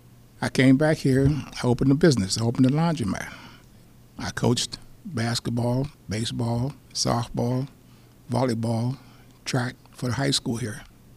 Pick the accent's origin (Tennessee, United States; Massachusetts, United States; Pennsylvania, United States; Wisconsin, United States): Pennsylvania, United States; My childhood was great. I was born here in Pennsylvania. I grew up in projects down Blair.